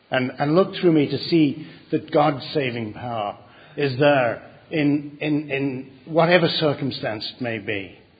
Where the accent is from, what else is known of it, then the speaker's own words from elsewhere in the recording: North West England, United Kingdom; I was saved from Romanism, and I was brought up just outside of Liverpool, and to a Wexford family and a Roman Catholic family, very righteous.